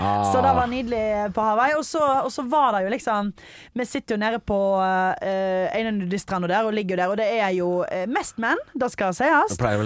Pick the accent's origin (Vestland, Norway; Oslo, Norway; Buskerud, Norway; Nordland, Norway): Vestland, Norway; Stord; Hjemme på Stord, snorkler hjemme på Stord.